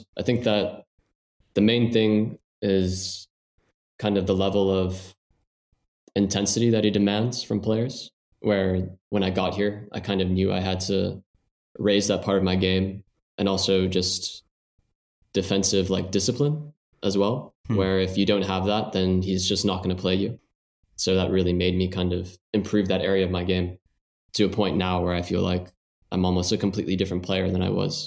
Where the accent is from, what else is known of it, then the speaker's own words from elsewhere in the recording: San Diego, California, United States; So my dad is Spanish and my mom is American. So growing up in San Diego, I didn't really have the option to play American sports.